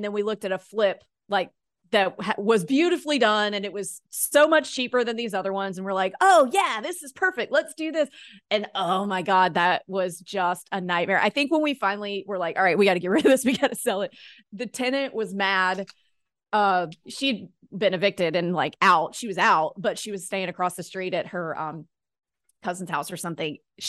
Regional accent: Mississippi, United States; Well, I grew up in Mississippi, and we don't go to Gulfport to the beach for a reason

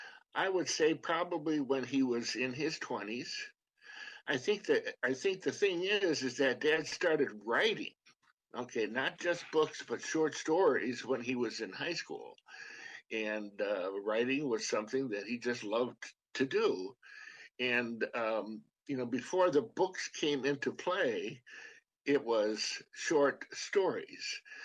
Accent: Lansing, New York, United States; We grew up in upstate New York. It's actually in the Finger Lakes region of New York, and just outside of Ithaca. And Ithaca, a little town called Lansing, and that's where I grew up.

